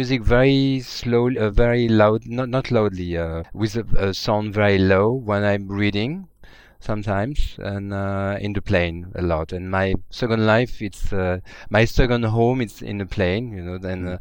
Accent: Nice, Provence-Alpes-Côte d'Azur, France; English is a second language; I was born in Nice, where a lot of my French family, well, a lot of French family moved after the independence of Algeria, and it's where I grew up.

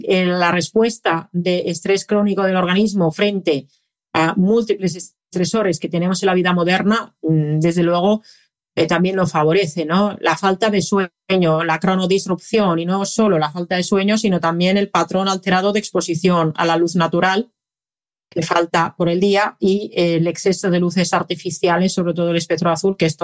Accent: Finland; Spanish is a second language; Esto se ha estudiado bastante con jugadores, por ejemplo, en mi país, en Finlandia, con jugadores de hockey.

